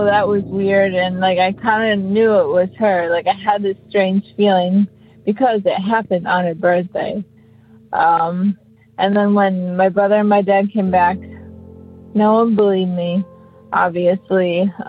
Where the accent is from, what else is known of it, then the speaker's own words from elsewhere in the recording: Chicago, Illinois, United States; I'm 27. I'm from Chicago.